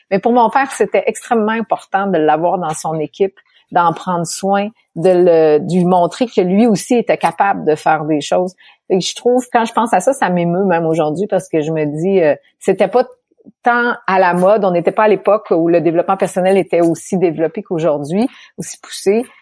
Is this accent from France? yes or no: no; Quebec City, Quebec, Canada; Je suis née à Québec, là, c'est-à-dire la ville de Québec, dans la province de Québec